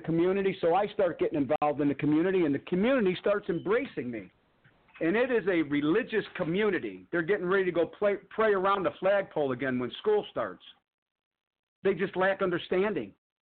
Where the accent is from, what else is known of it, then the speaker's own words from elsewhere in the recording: Chicago, Illinois, United States; And then, of course, I'm from Chicago, and people from Chicago have a reputation of being shysters